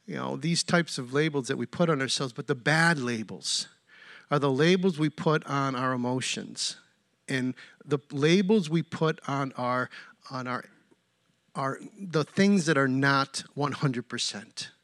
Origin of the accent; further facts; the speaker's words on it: New York, United States; And sometimes I tell them, no, I'm from the state of New York.